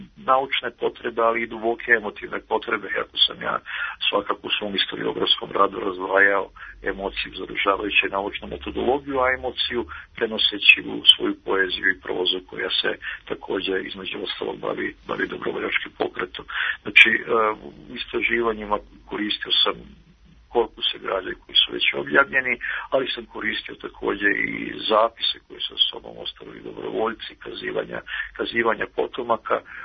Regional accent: Vojvoda Stepa, Vojvodina, Serbia; porodica je sa Banije iz Hrvatske, odrastao sam se u Vojvoda Stepi koje je dobrovoljačko naselje

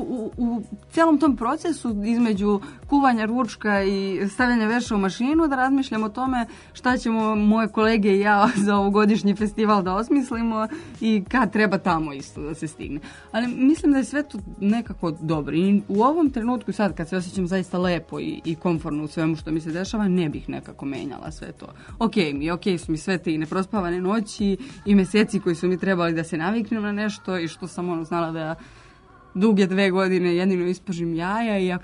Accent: Čačak, Šumadija and Western Serbia, Serbia; moved away as an adult; now in Belgrade, Serbia; ja dolazim iz Čačka, koji nije toliko veliki grad

